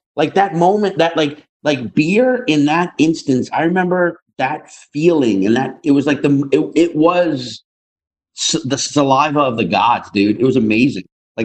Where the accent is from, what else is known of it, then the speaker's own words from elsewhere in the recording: Louisiana, United States; Because like growing up in Louisiana, you weren't even encouraged to think much about a second language.